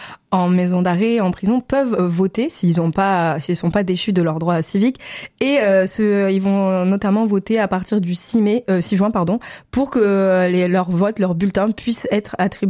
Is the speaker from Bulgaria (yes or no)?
no; France; moi, en tant que Française, je ne peux pas être présente pour aller voter dans mon bureau de vote